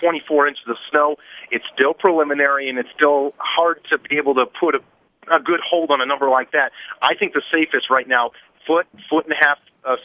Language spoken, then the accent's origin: English; South Bend, Indiana, United States; also born or lived in Texas, United States; now in Michigan, United States; You know, I'm originally from Indiana, from South Bend, Indiana, where the snow is even more than what we see here in mid-Michigan. I spent 3 years in Texas